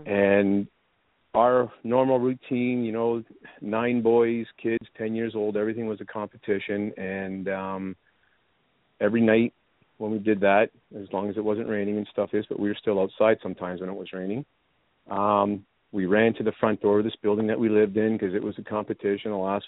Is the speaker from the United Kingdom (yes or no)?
no; Scarborough, Ontario, Canada; back in 1976 when I was 10 years old. I grew up in Scarborough, Ontario